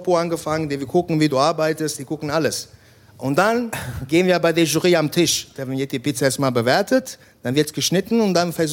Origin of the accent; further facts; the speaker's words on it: Ingelheim, Rhineland-Palatinate, Germany; ich komme aus Ingelheim